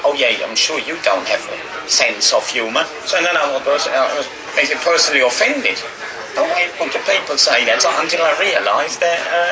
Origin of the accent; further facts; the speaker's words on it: Hagen, North Rhine-Westphalia, Germany; I said, yeah, I'm from Hagen. So what is it, Ruhr Valley?